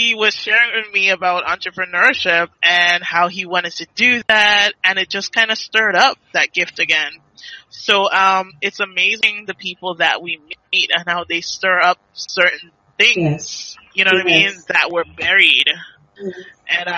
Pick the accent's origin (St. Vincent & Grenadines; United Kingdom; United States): St. Vincent & Grenadines; So, I'm from St. Vincent.